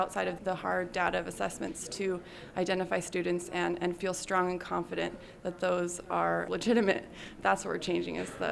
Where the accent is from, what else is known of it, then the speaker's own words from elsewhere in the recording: Quincy, United States; So I'm from Quincy, which is a farming town. I grew up there.